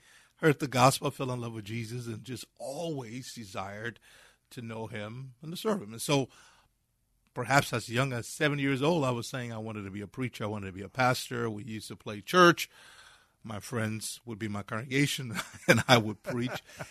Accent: Liberia; moved away as an adult; now in United States; I'm from Liberia, and that's where I was born and lived in Liberia until I was almost 19, when I left Liberia to come to Oklahoma to attend Oral Roberts University

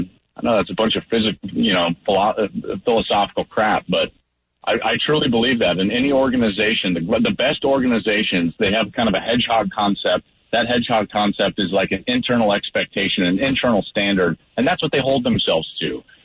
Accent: Arvada, Colorado, United States; I'm 40 years old, almost 40. I grew up in the Denver area, just in the Arvada area.

